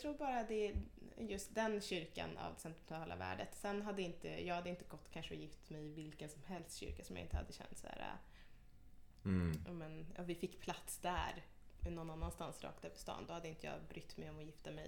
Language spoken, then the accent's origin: Swedish; Ghana; jag är då delvis från Ghana.